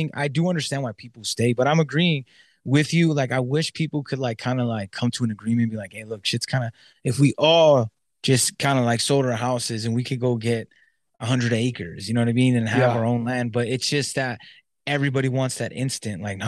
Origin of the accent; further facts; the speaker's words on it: California, United States; Yeah, I'm from the Inland Empire. So like, it was like a desert, you know what I mean? It was like hot all the time.